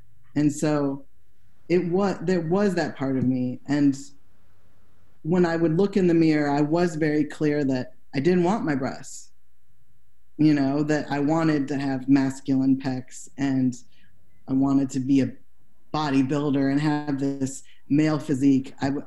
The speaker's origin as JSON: {"language": "English", "region": "Midwest", "country": "United States", "tie": "born or raised there", "said": "especially growing up in the Midwest in the 90s in a small town."}